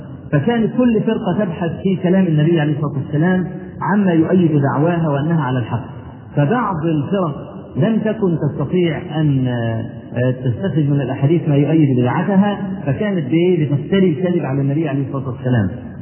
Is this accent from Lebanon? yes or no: no; Egypt; لما جاء الدكتور زكي مبارك عندنا في مصر